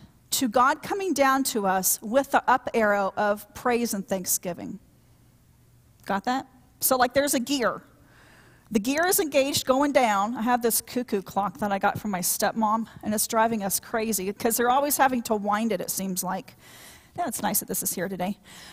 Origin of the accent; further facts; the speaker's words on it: Midwest, United States; I'm from the Midwest. We live there a lot. And we even had tornadoes at our house.